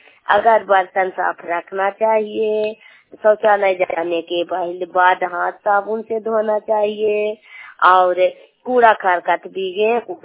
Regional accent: Jaipur, Bihar, India; मैं जयपुर गांव की रहने वाली हूँ। सीएम की काम करती हूँ, हरराव दलांदा जिला को रहने वाली हूँ।

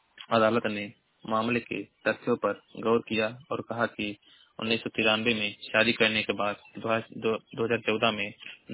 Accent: Maharajganj, Uttar Pradesh, India; मैं जिला महाराजगंज का निवासी हूँ।

